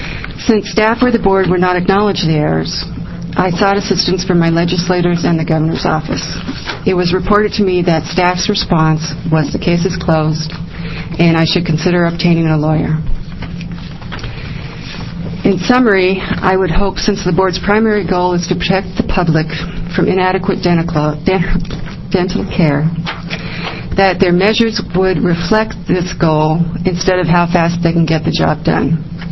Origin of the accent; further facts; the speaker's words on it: Keizer, Oregon, United States; from Kaiser, Oregon.